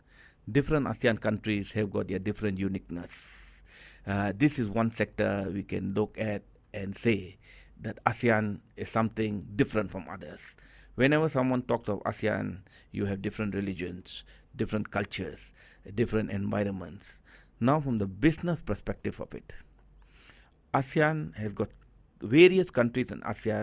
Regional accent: Malaysia; Being a Malaysian

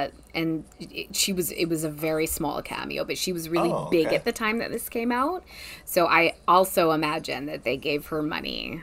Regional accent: Vancouver, British Columbia, Canada; I'm in Vancouver, BC. In Canada.

